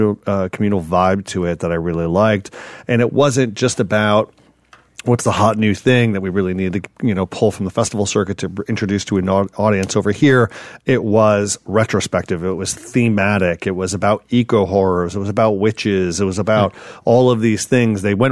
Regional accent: East Coast, United States; Salem is an incredibly beautiful and magical place that I had never visited despite growing up on the East Coast.

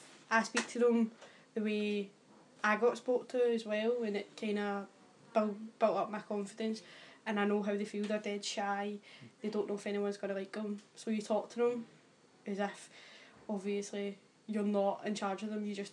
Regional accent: Glasgow, Scotland, United Kingdom; I'm 19 years old, I'm from Carentyne.

